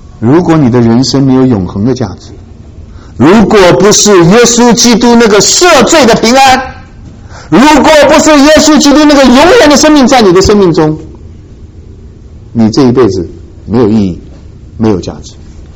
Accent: China; 你知道我们中国人呢，你讲什么他都爱听，你讲到犯罪他气死。

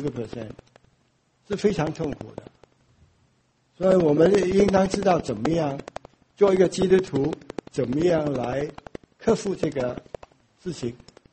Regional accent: Hong Kong; accent: Hong Kong; 我的我的香港口音很重，所以你们要忍耐。

